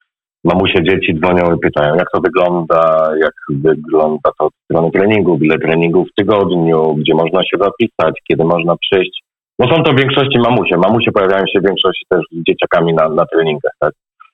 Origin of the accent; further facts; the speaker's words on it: Greater Poland Voivodeship, Poland; Ja mam serducho, gdzie pochodzę z Wielkopolski